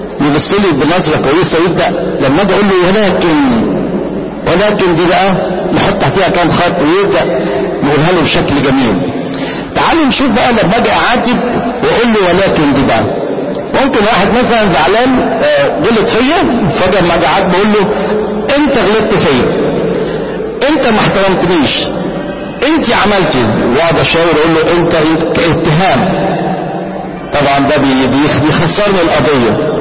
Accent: Egypt; احنا طبعا كمصريين ممكن اقول الكلمه وبعد شويه حد يقول لي انت قلت

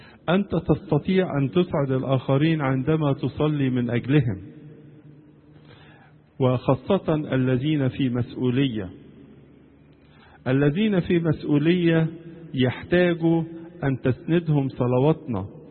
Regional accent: Egypt; نصلي من أجل بلادنا مصر، نصلي من أجل كل شعبها

